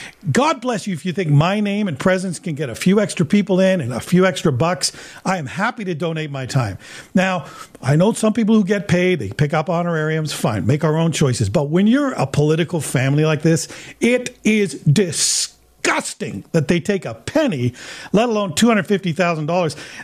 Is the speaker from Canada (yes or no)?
yes; Canada; Worth doing once in your life as a Canadian?